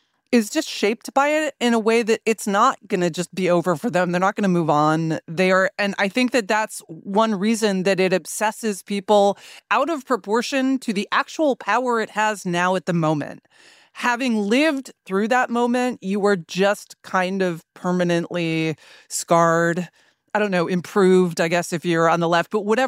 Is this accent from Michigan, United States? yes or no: no; New York, United States; so I grew up on the Upper West Side